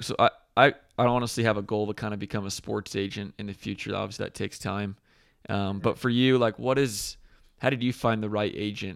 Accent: Boston, Massachusetts, United States; moved away; So growing up, you know, I grew up in Boston, so I was a big Patriots fan, big Red Sox fan. And then I kind of moved to Texas

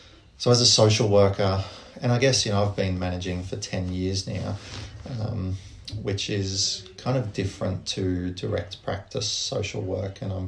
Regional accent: Australia; And I would say, no, I'm not American. I'm …. I'm from Australia.

